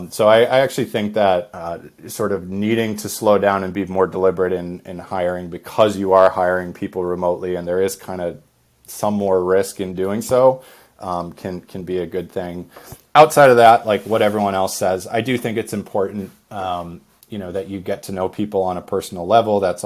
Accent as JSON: {"language": "English", "town": "Boston", "region": "Massachusetts", "country": "United States", "lives_now": "San Diego, United States", "said": "We always have been, although we are all initially from the Boston area. That's where we all sort of met and worked together previously. And now Dave is in Boston, but I'm in San Diego"}